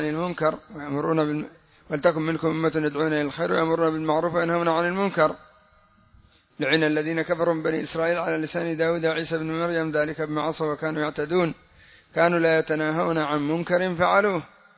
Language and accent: Arabic; Yemen; هكذا عندنا في اليمن